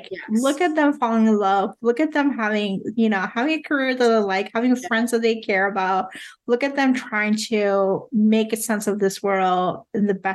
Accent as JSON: {"language": "English", "country": "Puerto Rico", "tie": "born or raised there", "said": "I grew up in Puerto Rico"}